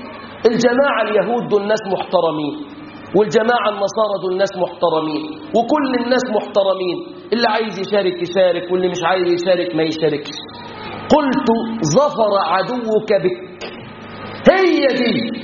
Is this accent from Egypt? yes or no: yes; Egypt; احفظ بلادنا مصر